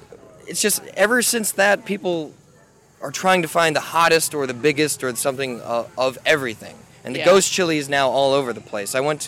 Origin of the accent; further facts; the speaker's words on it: Streetsboro, Ohio, United States; You're a comedian, which I just learned from my hometown of Streetsboro.